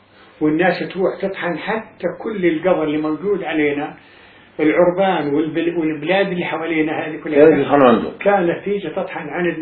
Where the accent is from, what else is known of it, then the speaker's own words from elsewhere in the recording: Gaza, Gaza Strip, Palestine; اجرار الفخار هذولا كانوا يصنعوهم من عندنا في غزة.